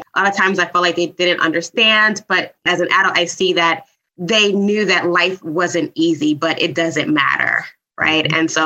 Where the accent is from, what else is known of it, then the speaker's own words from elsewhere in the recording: New York City, New York, United States; I am from New York City originally. I am one of four, the oldest of four.